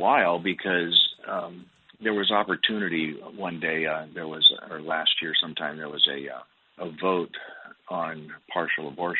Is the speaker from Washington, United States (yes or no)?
yes; Seattle, Washington, United States; Well, that's what they tell me. However, I grew up in Seattle.